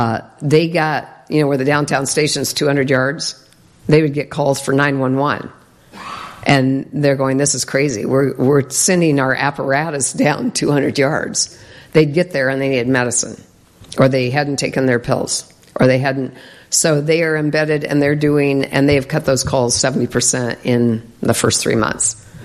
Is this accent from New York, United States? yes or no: no; Clarinda, Iowa, United States; I come from Clarinda, where we had one.